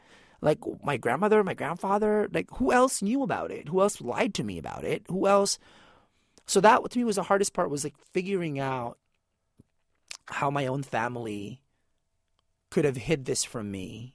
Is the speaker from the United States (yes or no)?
yes; California, United States; growing up in California, I just assumed that that meant Mexican, and I'm Filipino.